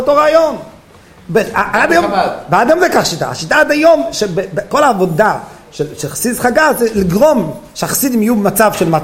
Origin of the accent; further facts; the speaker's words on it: Jerusalem, Jerusalem District, Israel; אני מירושלים, יש לנו כל מיני גילויים בירושלים.